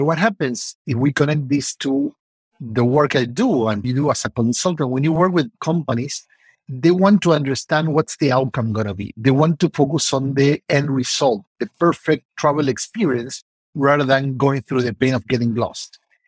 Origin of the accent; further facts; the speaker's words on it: Argentina; also born or lived in Los Angeles / New York; now in Chicago, United States; I'm originally from Argentina, and I've been living in the States for, I lost count, because now I'm in Chicago and lived in Los Angeles, and before that, like 5 years in New York.